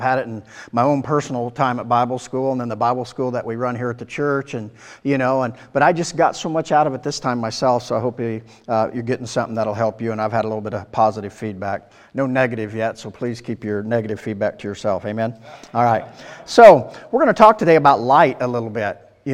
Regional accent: the South, United States; I'm from the South, so I'm not sure how to pronounce it.

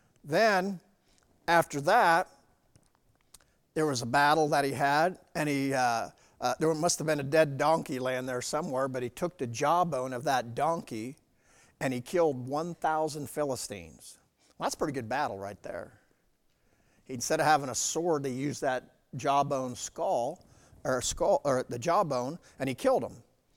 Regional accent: Iowa, United States; you know what, I'm from Southern Iowa.

